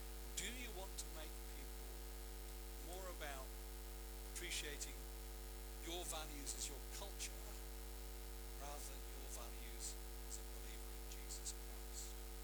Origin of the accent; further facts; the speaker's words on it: Melbourne, Victoria, Australia; We're from Melbourne.